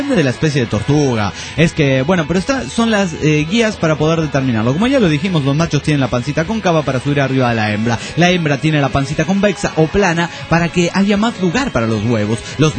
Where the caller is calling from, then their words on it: Guatemala; de Guatemala.